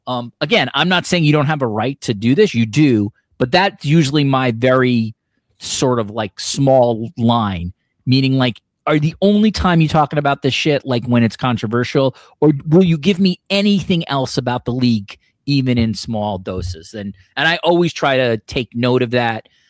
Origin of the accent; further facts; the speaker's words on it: Toronto, Ontario, Canada; my hometown Toronto